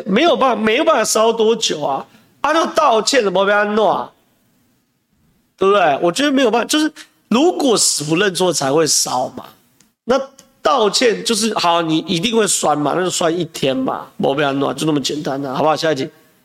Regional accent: Zhonghe, New Taipei, Taiwan; 我的家乡啊，你是中和

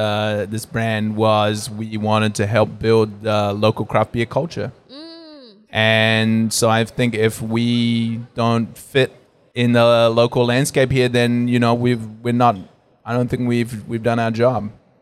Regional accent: New Zealand; I'm a New Zealander

